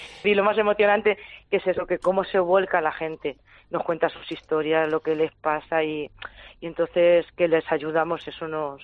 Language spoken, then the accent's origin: Spanish; Romeral, Castilla-La Mancha, Spain; que soy yo, de Romeral